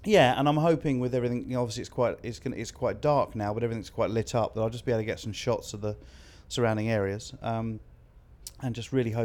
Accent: Staplehurst, South East England, United Kingdom; I'm 40 and I'm from Staplehurst in Kent.

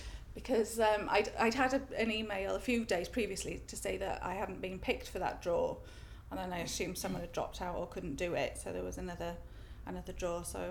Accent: Yorkshire and the Humber, United Kingdom; Where I was brought up in Yorkshire, there's a model village that was built for the workers in a factory

